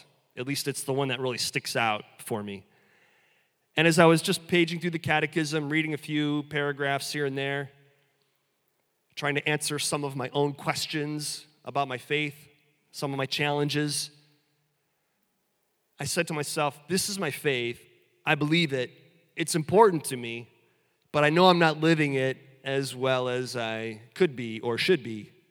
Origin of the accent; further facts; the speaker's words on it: Milwaukee, Wisconsin, United States; So I grew up in Milwaukee, and so you'll have to forgive me for being a cheesehead. And then I went to college about 80 miles north of Milwaukee.